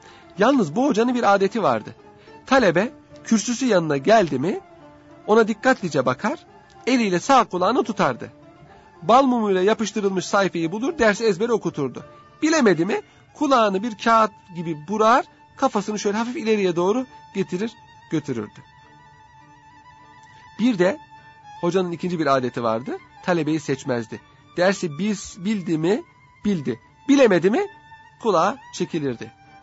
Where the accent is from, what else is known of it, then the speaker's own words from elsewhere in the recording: Serres, Central Macedonia, Greece; Çocukken çocukluğum Serez'de geçti. Ahmet Paşa Mektebi Serez'dedir.